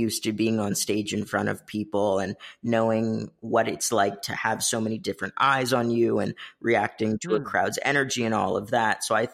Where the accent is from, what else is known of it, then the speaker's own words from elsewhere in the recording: Richmond, Virginia, United States; moved away as an adult; Yeah, in Richmond, Virginia. So lived there all my life up until I was 19.